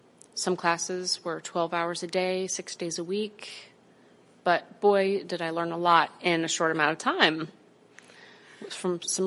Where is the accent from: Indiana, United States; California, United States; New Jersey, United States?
Indiana, United States; Muncie; I'm from Muncie, but I knew I didn't want to go work at a restaurant in Muncie, and this seemed like the next best thing.